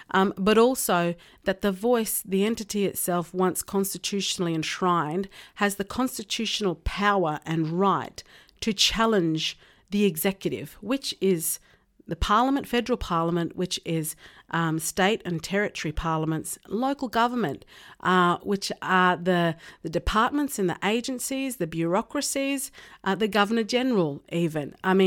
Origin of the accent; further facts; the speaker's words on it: Australia; I think for me as an Australian, we have a wonderful shared Australian values that we've all created together